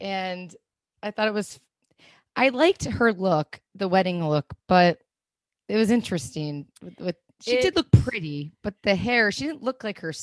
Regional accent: United States; Mean, it's kind of fun, but we're from America, so we've seen that it's such bullshit.

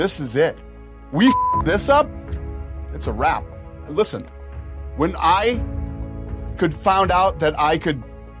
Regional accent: United States; Oh, I am American, red, right. white, and blue to the core.

